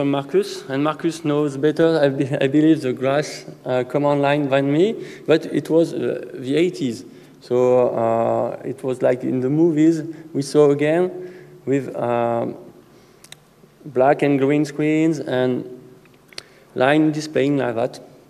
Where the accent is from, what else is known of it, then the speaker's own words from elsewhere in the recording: France; I'm from France.